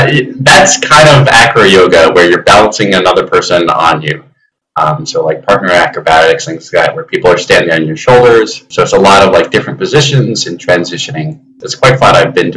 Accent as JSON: {"language": "English", "town": "Rochester", "region": "New York", "country": "United States", "tie": "born or raised there", "said": "just outdoors in a public park back at my hometown in Rochester, New York."}